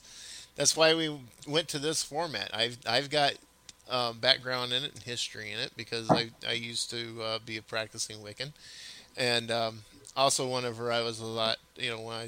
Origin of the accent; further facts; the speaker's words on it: California, United States; hey, I grew up in Cali, man.